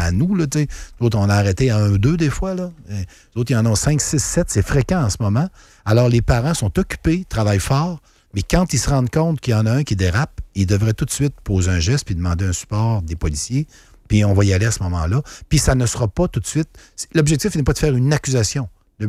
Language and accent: French; Quebec, Canada; quand j'étais jeune dans Beauce, on se tenait, ben, il y avait la gang du village, il y avait la gang du domaine